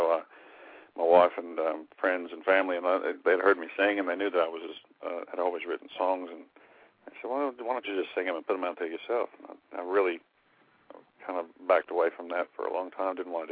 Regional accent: Texas, United States; moved away as an adult; also born or lived in Nashville; now in Australia; Yeah, well, I'm originally from Texas and spent a lot of time playing in Texas bands and all that, but I eventually moved to Nashville, as most do at some point

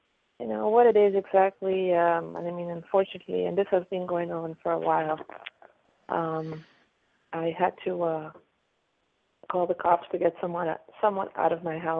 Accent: Pennsylvania, United States; in I'm in the US. I'm calling on the East Coast. I'm from Pennsylvania.

